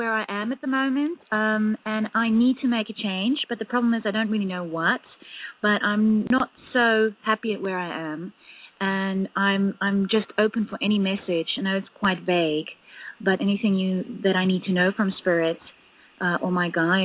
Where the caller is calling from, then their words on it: Netherlands; English is a second language; In the Netherlands.